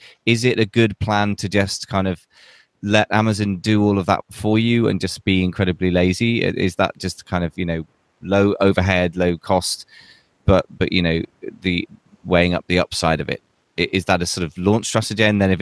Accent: United Kingdom; And ironically, I launched in the US first, even though I'm a Brit

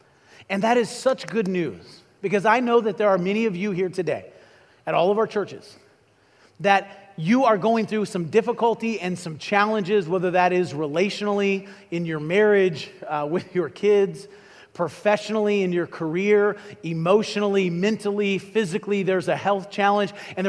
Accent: Illinois, United States; But I grew up in Illinois, which I like to say is a great place to be from but not live, and I grew up in Illinois, and we have thunderstorms there.

